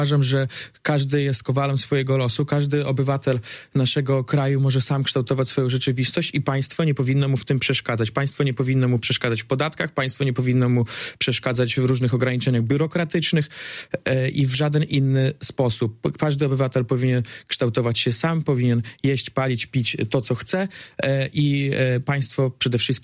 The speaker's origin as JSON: {"language": "Polish", "town": "Augustów", "region": "Podlaskie Voivodeship", "country": "Poland", "tie": "born or raised there", "lives_now": "Białystok, Poland", "said": "wychowałem się w Augustowie, obecnie mieszkam w Białymstoku."}